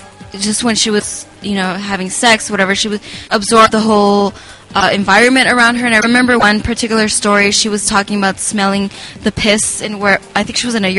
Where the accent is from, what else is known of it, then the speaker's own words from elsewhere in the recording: La Puente, California, United States; I grew up very close to La Puente.